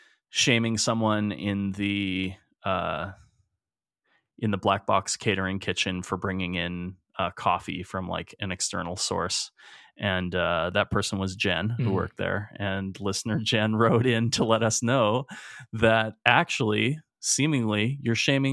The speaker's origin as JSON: {"language": "English", "town": "Edmonton", "region": "Alberta", "country": "Canada", "said": "We're two chefs from Edmonton, Alberta, Canada."}